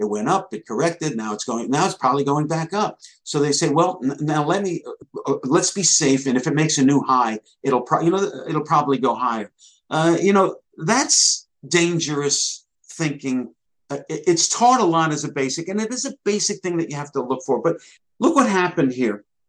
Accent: New York, United States; born there; I was born in New York and I talk fast.

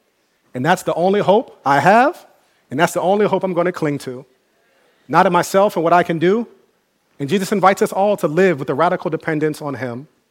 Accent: New Rochelle, New York, United States; You know, I grew up in New Rochelle, and growing up, we always had beef with people from Mount Vernon.

